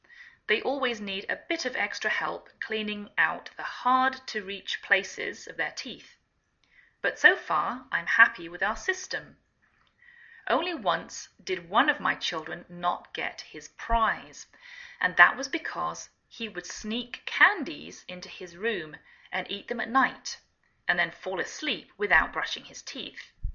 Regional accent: England, United Kingdom; now in United States

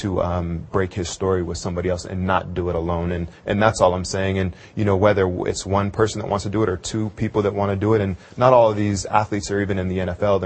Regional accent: Santa Cruz, California, United States; I'd have to say I've always felt this way growing up in Santa Cruz, California.

